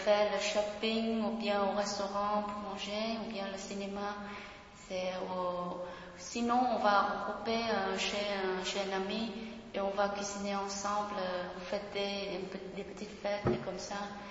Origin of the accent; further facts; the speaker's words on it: Vietnam; French is a second language; now in France; je suis une Vietnamienne qui fait mes études en France. Ça fait un an et plus.